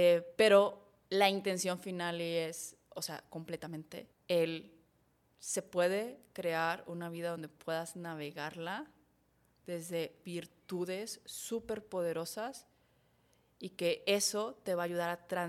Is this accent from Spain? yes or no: no; Saltillo, Coahuila, Mexico; Y los conozco, yo soy de Saltillo.